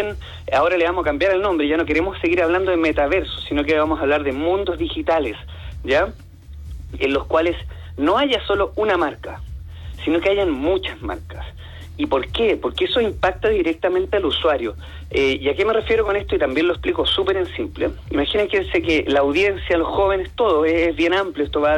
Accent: Chile; como buenos chilenos empezamos a liderar en esa área. Y sucede que acá en Chile, en el fondo nosotros volviendo a nuestro país

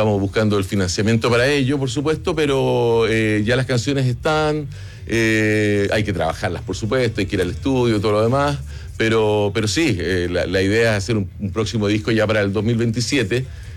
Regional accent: Santiago, Santiago Metropolitan, Chile; born there; now in Valparaíso, Chile; Pero bueno, nací aquí en Santiago de Chile.

